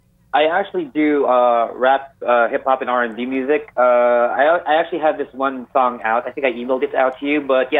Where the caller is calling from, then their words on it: Kuwait; I'm here in the Middle East. I'm currently in Kuwait.